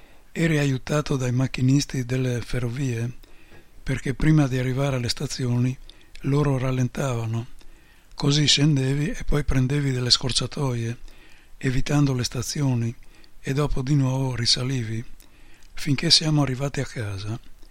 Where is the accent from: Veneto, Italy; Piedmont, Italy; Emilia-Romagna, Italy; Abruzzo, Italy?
Piedmont, Italy; Carrù; sono andato al mio paese a Carrù, in provincia di Cuneo